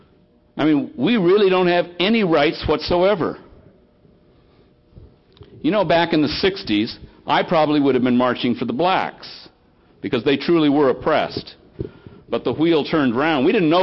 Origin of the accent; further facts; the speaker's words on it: United States; I was born and raised here. I'm an American. I grew up in the 50s.